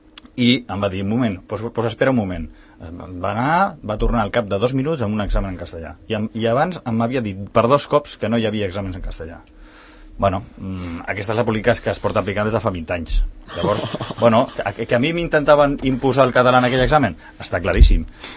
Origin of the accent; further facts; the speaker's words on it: Catalonia, Spain; perquè sóc català. He estudiat a Catalunya, he nascut aquí, la meva família porta aquí pues, uns quants segles.